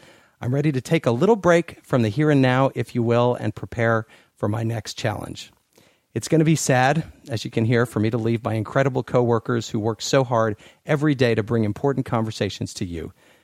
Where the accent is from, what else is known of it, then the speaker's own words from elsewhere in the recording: Urbana, Illinois, United States; started in public radio when I was 9 years old, working on a show for kids called Treehouse Radio in my hometown of Urbana, Illinois